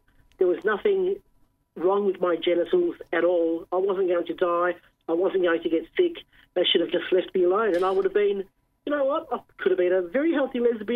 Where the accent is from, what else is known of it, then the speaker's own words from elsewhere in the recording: Altona, Victoria, Australia; So I was raised in Altona, western suburbs of Melbourne. Went to the local girls' Catholic school